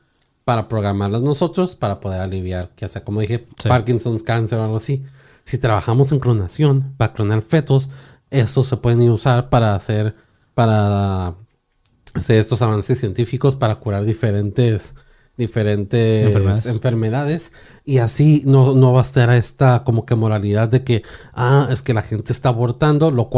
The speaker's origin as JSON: {"language": "Spanish", "country": "United States", "said": "Soy gringo, debería de saber cómo pronunciar esa madre."}